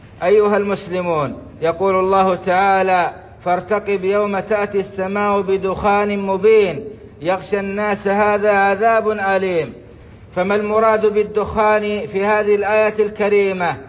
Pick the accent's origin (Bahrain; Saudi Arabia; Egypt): Saudi Arabia; وأدم على بلادنا السعودية أمنها وإيمانها